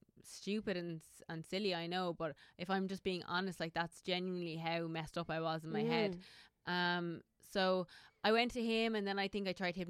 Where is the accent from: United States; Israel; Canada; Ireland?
Ireland; And I think as Irish people, we have this really bad stigma around being confident as